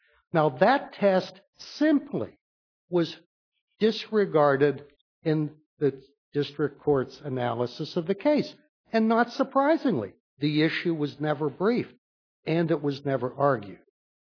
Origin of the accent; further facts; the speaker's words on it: Pittsburgh, Pennsylvania, United States; also born or lived in West Virginia; And as an old torts lawyer in West Virginia, even though I come from Pittsburgh